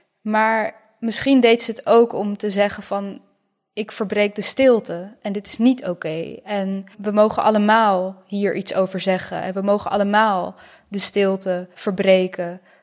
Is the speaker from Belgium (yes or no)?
no; Bosnia & Herzegovina; now in Netherlands; En voor mij is het, het is mijn geschiedenis als Bosnische, maar het is ook mijn geschiedenis als Nederlandse.